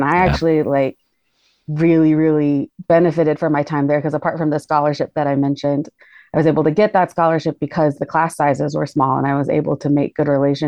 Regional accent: Colorado, United States; moved back to my home state of Colorado

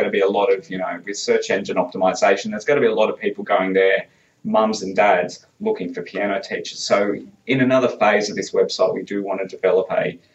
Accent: Newcastle, New South Wales, Australia; I was brought up in a very musical family. I grew up in Newcastle

